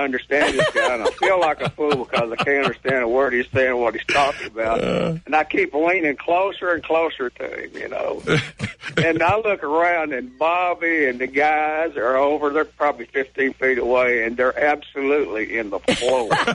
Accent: Knoxville, Tennessee, United States; he was so proud of me, the fact that I was from Knoxville, and he tried every way in the world to help me.

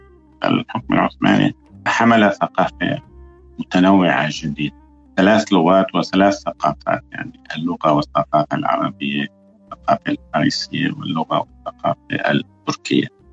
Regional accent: Damascus, Damascus Governorate, Syria; ومعظم العائلة بقيت في كوسوفو في يوغوسلافيا السابقة. يعني هذا الحضور المتوزع يعني كان أفراد العائلة يأتون عندنا في دمشق

